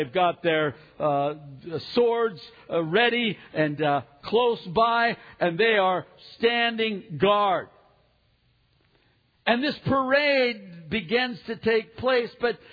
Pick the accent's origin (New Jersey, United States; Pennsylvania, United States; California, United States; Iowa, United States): California, United States; Fontana; I had a friend who had a chicken coop when I was growing up in North Fontana, in Rialto, there out in the Wash area.